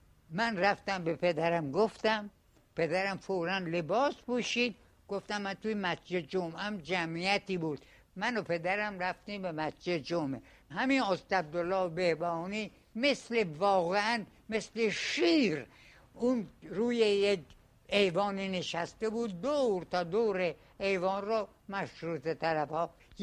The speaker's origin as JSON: {"language": "Persian", "region": "Isfahan", "country": "Iran", "said": "من قومی خویش اینا هستم از اصفهان اومدم"}